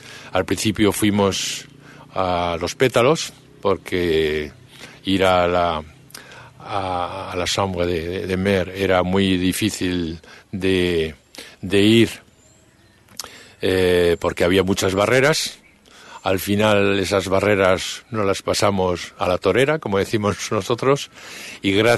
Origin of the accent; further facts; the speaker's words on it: San Sebastián, Basque Country, Spain; now in Auroville, India; soy de San Sebastián, en España, y he venido aquí a Auroville el año pasado para pasar una semana y me quedé 3 meses